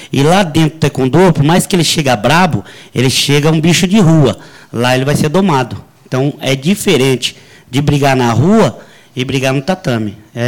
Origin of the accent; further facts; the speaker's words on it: São Paulo, Brazil; born there; now in Guaxupé, Brazil; Não, nós somos nascidos em São Paulo. Certo? Nós estamos localizados em Guaxupé há 15 anos.